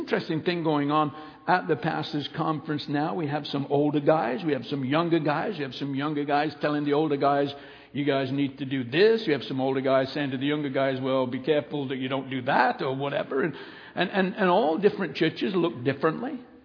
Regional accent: Kirkby-in-Ashfield, East Midlands, United Kingdom; little town called Kirkby and Ashfield, Nottinghamshire, England. Now you don't have to come and ask me, where do you come from? I just told you.

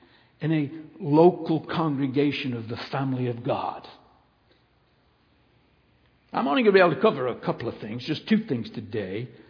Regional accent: Kirkby-in-Ashfield, East Midlands, United Kingdom; little town called Kirkby and Ashfield, Nottinghamshire, England. Now you don't have to come and ask me, where do you come from? I just told you.

